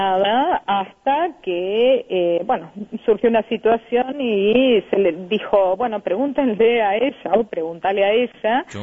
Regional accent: Quilmes, Buenos Aires Province, Argentina; yo soy de Quilmes, y Quilmes, si bien es una ciudad grande, nos conocemos mucho acá y casi todos, la verdad.

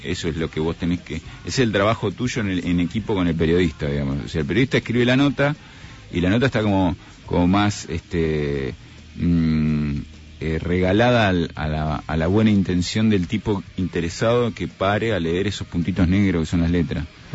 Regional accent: Casanova, Buenos Aires Province, Argentina; also born or lived in Burlingame; Yo soy de Casanova, nací en Burlingame, pero de los 10 años en adelante viví en Casanova.

